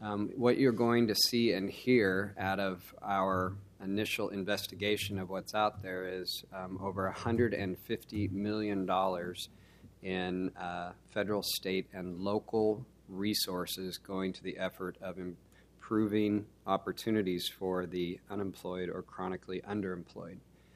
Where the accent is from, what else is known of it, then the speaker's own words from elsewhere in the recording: Newport, Oregon, United States; As a family who went through tough times as Oregon went through recessions, growing up in Newport, my family sought assistance